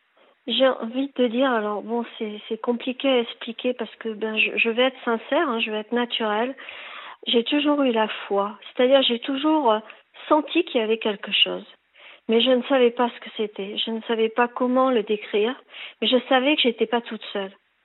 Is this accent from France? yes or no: yes; Bordeaux, Nouvelle-Aquitaine, France; J'étais fille unique, je vivais à Bordeaux, je suis bordelaise.